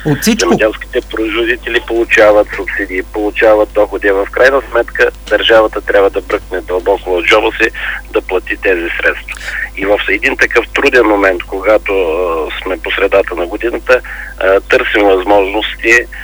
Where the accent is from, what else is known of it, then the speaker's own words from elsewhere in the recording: Southern Bulgaria, Bulgaria; не заради това, че сме от Южна България ние